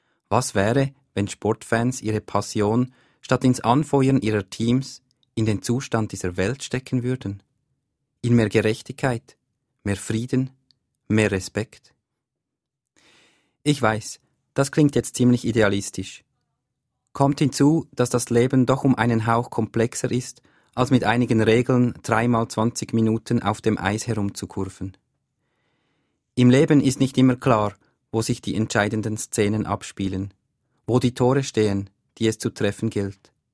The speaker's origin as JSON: {"language": "German", "region": "Zurich", "country": "Switzerland", "tie": "born or raised there", "lives_now": "Bern, Switzerland", "said": "Ich bin im Raum Zürich geboren und aufgewachsen. Seit einigen Jahren aber lebe ich im Kanton Bern."}